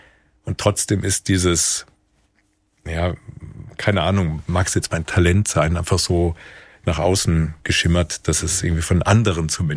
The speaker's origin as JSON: {"language": "German", "town": "Stadtallendorf", "region": "Hesse", "country": "Germany", "tie": "born or raised there", "said": "geboren in Stadt Allendorf, einer überschaubar großen 17.000 Einwohnerstadt mit viel Industrie, mit ganz vielen Türken und ganz vielen Italienern in der Stadt aufgewachsen."}